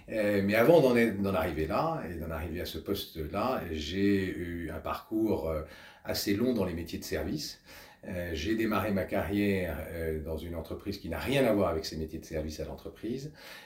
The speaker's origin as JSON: {"language": "French", "town": "Paris", "region": "Île-de-France", "country": "France", "said": "Je suis parisien, je suis marié, j'ai 3 enfants."}